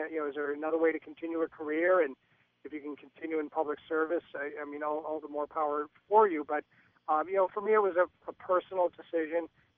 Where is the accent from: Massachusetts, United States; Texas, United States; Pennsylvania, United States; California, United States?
Massachusetts, United States; Westfield; My hometown of Westfield has seen $100 million in the last 5 years